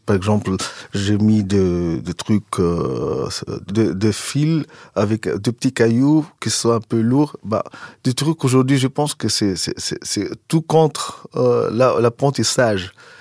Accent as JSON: {"language": "French", "country": "Tunisia", "moved": "as an adult", "said": "je suis venu de la Tunisie avec beaucoup de bagages qui ne servent à rien"}